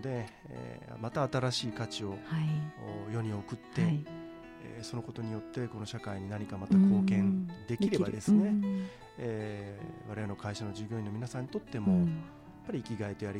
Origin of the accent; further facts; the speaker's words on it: Hiroshima, Japan; 地元広島っていう場所に足場を置いて